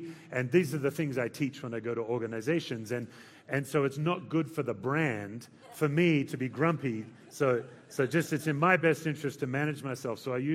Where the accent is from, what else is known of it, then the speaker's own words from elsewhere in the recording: Australia; I'm an Australian, it's mate, not dude